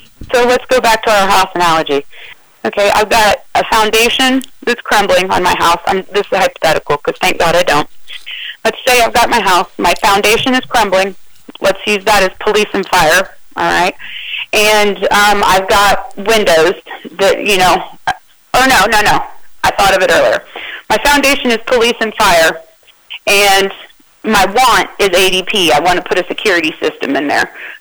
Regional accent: Midwest, United States; I guess I just am under the assumption as a Midwesterner that if there's a bad thunderstorm coming, it could, as you just said, at any second turn into a tornado.

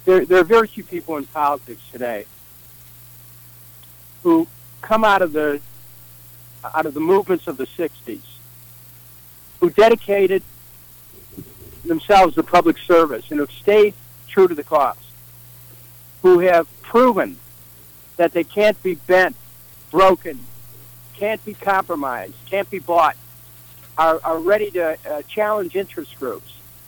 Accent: Cleveland, Ohio, United States; I grew up in Cleveland, the oldest of seven. My parents never owned a home.

